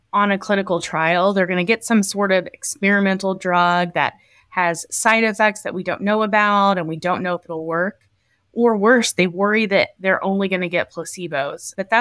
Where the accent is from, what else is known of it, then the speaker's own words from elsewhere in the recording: Kentucky, United States; also born or lived in California / Kansas; So I am originally from the Bluegrass State of Kentucky, but I lived in California and Kansas for training, and now I'm very happy to be caring for patients in the beautiful state of Virginia.